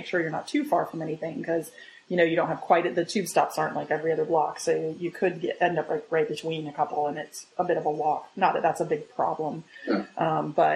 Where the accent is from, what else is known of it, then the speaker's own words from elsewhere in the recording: United States; as an American, I could be wrong about this